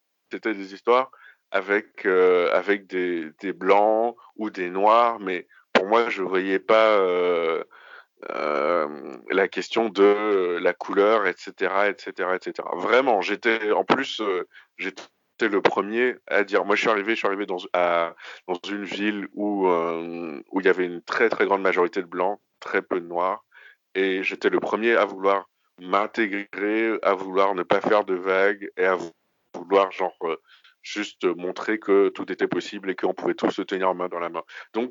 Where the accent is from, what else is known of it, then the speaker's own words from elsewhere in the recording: Cotonou, Littoral, Benin; moved away as an adult; now in France; Moi, je suis d'origine, je suis béninois. J'ai vécu pendant 18 ans à Cotonou, au Bénin, en Afrique de l'Ouest, pour ceux qui ne voient pas où c'est. Et je suis venu en France pour mes études.